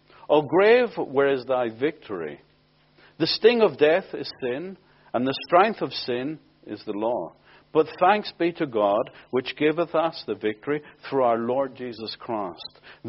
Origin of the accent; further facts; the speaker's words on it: Belfast, Northern Ireland, United Kingdom; Many years ago, I was raised in Belfast